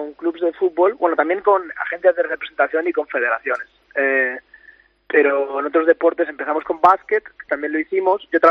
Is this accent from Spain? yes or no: yes; Spain; Bueno, hay empleados de muchos sitios, pero los fundadores somos de España.